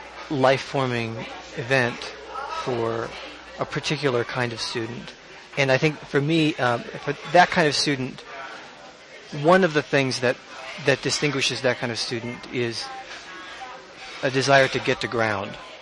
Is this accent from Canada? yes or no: no; Ohio, United States; moved away; before I came to New Mexico from Ohio. That's where I grew up.